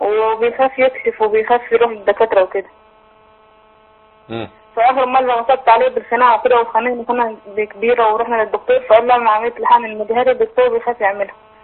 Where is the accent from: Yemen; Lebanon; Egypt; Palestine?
Egypt; Giza, Giza Governorate; انا من الجيزه بقالي 8 سنين.